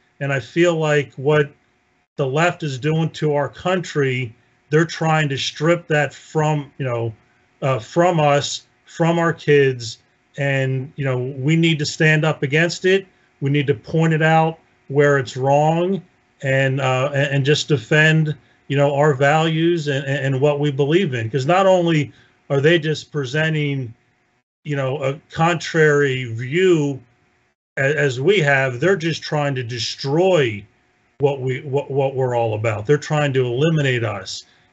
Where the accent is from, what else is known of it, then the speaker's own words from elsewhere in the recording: New Jersey, United States; also born or lived in Cleveland, Ohio; Yeah, I grew up mainly in New Jersey and also in Cleveland, Ohio.